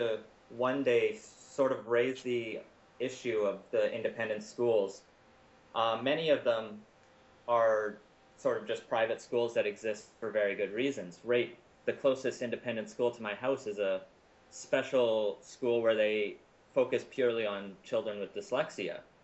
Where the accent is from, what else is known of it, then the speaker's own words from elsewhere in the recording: Alberta, Canada; I grew up in Alberta, so I went through the public education system there.